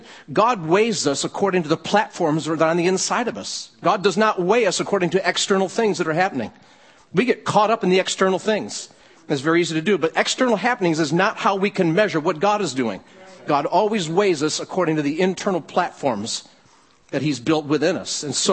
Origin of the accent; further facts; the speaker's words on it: Michigan, United States; Growing up in Livingston County till I was a teenager, and then going to high school at Gates Chilai, and then graduating high school there, and I went to college at Michigan State University